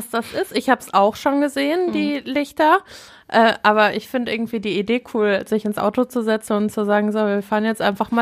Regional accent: Herne, North Rhine-Westphalia, Germany; Wir kommen nicht ursprünglich aus Essen, wir kommen aus Herne ursprünglich.

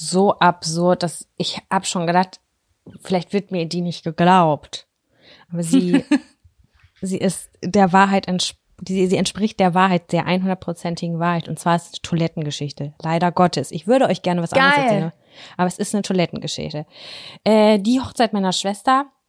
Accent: Lübbecke, North Rhine-Westphalia, Germany; entschuldigen Sie, ich komme aus Lübbecke und ich bringe da jetzt was raus.

